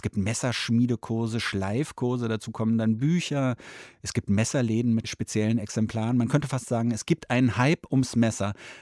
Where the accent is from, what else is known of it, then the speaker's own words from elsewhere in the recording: Berlin, Germany; meine Jugend in Berlin